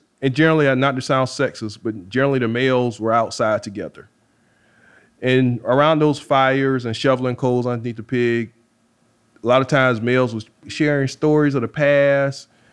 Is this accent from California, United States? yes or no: no; South Carolina, United States; I ordered it because, okay, I'm from South Carolina, and I think I know what Carolina Barbecue should taste like.